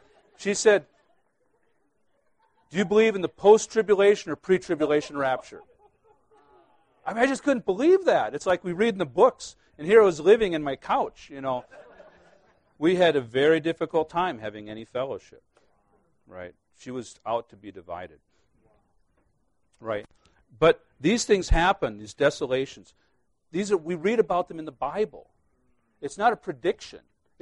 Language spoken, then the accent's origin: English; Midwest, United States; I'm a Midwesterner.